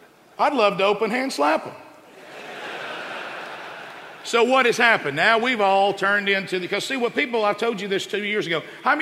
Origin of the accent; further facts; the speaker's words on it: Oxford, Alabama, United States; my wife's from Gunnersville, Alabama, and I'm from Oxford, Alabama, Marshall County.